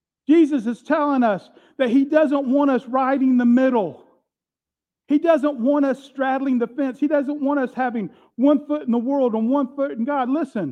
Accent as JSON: {"language": "English", "region": "Florida", "country": "United States", "tie": "born or raised there", "said": "You know, as a kid, growing up in Florida, we'd be running all over the yard"}